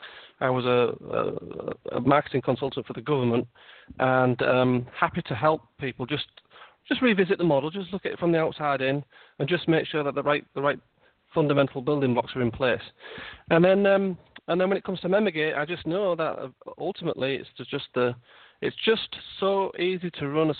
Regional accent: Yorkshire and the Humber, United Kingdom; I mean, I'm from Yorkshire

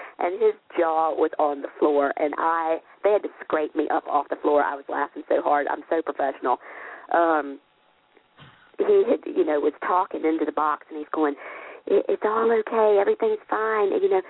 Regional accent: Martinsville, Virginia, United States; I'm launching a book in my hometown of my father's quotes, and on the 4th of May in Martinsville, Virginia

